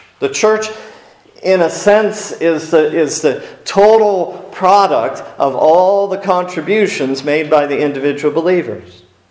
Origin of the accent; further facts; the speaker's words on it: Erie, United States; when I grew up in Erie, I was part of a church that had started 2 or 3 years before I was born.